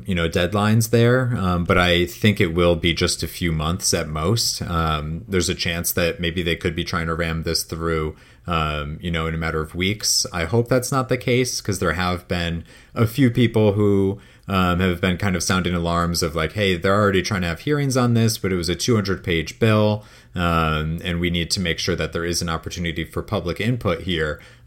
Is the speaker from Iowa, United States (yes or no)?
no; Connecticut, United States; Yeah, and it does bleed up to my home state of Connecticut as well